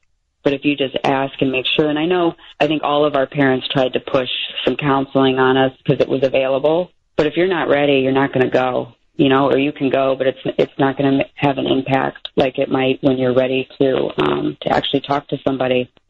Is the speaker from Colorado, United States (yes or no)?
yes; Littleton, Colorado, United States; where are you from? even sometimes what high school did you go to. And I knew early on that as soon as I said Littleton, you know, they kind of look at you cross-eyed, like, how do I know that city?